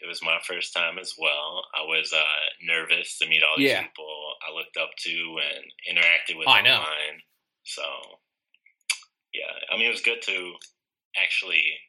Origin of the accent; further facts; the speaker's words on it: Chicago, Illinois, United States; I've gone out of my way many times to defend … You're, and I'm from Chicago, so I have